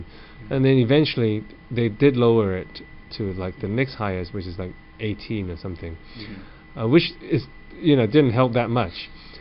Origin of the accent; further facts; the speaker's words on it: Hong Kong; because I grew up in this part of Hong Kong